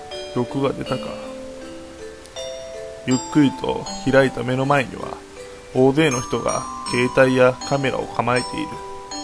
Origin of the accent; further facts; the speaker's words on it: Kobe, Hyogo, Japan; 最後はですね、私の地元神戸のルミナリエを、舞台にお話を書きました。